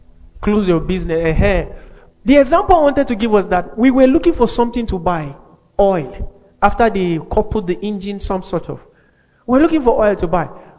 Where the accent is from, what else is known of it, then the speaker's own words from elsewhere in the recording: Kaduna, Kaduna State, Nigeria; I come from Benue, but I grew in Kaduna.